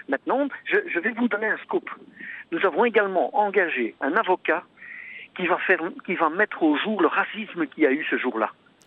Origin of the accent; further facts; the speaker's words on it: Flanders, Belgium; first language Dutch; French is a second language; Je suis un flamand, donc un néerlandophone à la base. Donc je suis un président flamand dans un club wallon